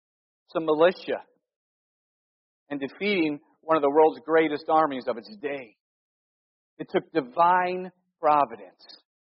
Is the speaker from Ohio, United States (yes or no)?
yes; Cleveland, Ohio, United States; I remember my family growing up in Northeast Ohio. When you're in Cleveland, you vote union.